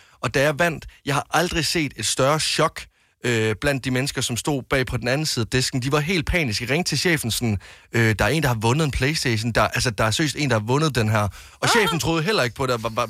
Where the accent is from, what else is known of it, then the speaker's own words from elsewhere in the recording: Varde, Region of Southern Denmark, Denmark; Jeg går hjem til der, hvor jeg kommer fra